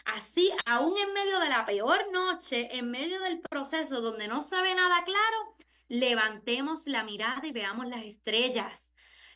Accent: Puerto Rico; Porque uno siempre, como boricua, uno relajaba

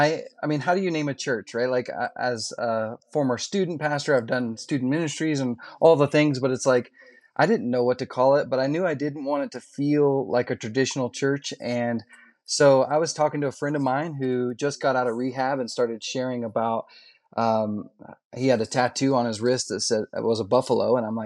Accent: Indiana, United States; now in Montana, United States; I was going to say, I'm originally from Indiana, so I have no idea.

